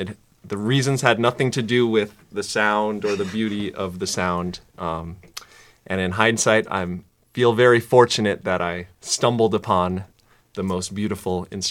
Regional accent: San Francisco, California, United States; I'm from San Francisco.

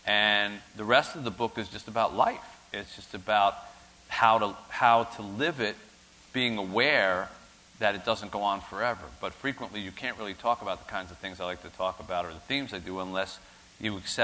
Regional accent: Philadelphia, Pennsylvania, United States; moved away as an adult; also born or lived in New Jersey; now in Detroit, United States; I didn't grow up in Detroit. I grew up in Philadelphia.

